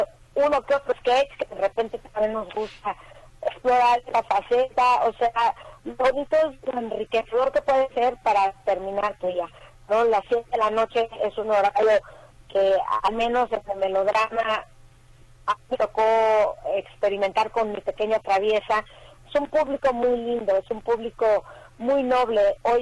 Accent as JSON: {"language": "Spanish", "town": "Acapulco", "region": "Guerrero", "country": "Mexico", "said": "Que yo soy de Acapulco, yo soy guerrerense, sí."}